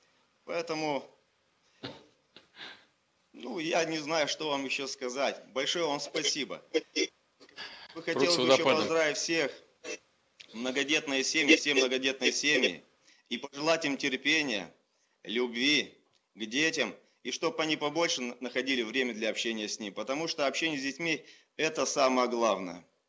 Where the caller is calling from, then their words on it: Lysva, Perm Krai, Russia; Город Лысьва, да. Мы вас приветствуем из Лысицкой городской современной, очень прекрасной библиотеки.